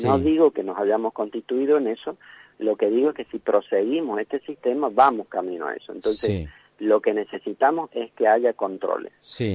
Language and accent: Spanish; San Luis, Argentina; Yo vengo de la provincia de San Luis, una provincia muy particular con sus condiciones políticas.